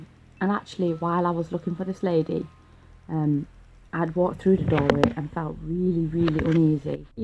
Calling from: Manchester, North West England, United Kingdom; I'm calling from Manchester in the UK.

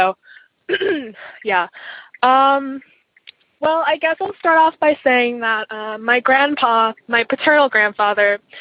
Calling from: Eugene, Oregon, United States; I'm calling from Eugene, Oregon.

